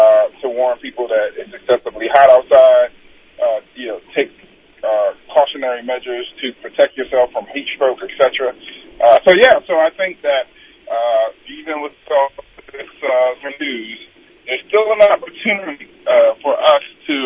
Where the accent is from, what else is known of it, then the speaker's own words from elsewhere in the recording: Philadelphia, Pennsylvania, United States; in my hometown, Philadelphia, apparently in 1993, there was this massive heat wave